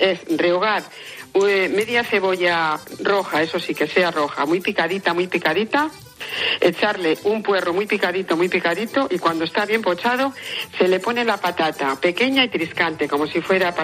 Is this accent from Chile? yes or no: no; Santoña, Cantabria, Spain; tengo una agencia de viajes aquí en Santoña, porque soy de Santoña